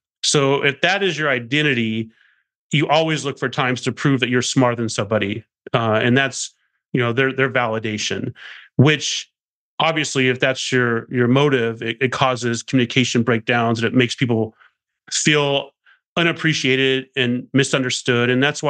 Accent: Arkansas, United States; I mean, I grew up in Arkansas and, you know, with a drug addicted mother on welfare and food stamps and all that stuff.

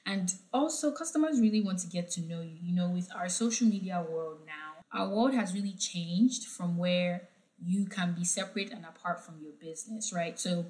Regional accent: Nigeria; Growing up in Nigeria, there were a lot of folk tales that we were told.

